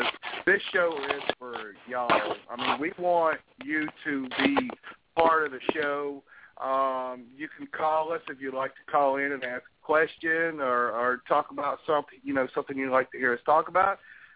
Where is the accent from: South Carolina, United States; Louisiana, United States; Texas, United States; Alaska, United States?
Louisiana, United States; Brian's in Mississippi, and I'm from Louisiana